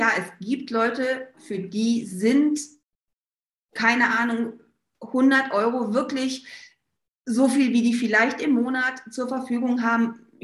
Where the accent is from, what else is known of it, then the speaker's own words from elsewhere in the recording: North Rhine-Westphalia, Germany; born there; Ich komme eigentlich gebürtig aus dem Ruhrpott, wie man vielleicht hört.